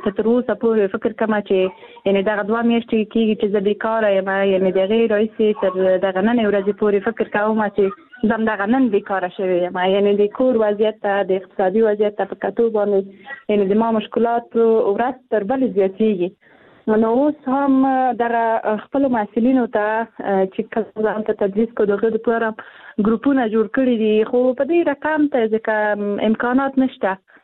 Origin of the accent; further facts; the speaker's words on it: Afghanistan; born there; زه پښیمانم چې زه په افغانستان کې پیدا شوی یم زه د افغانستان یوه جلی یم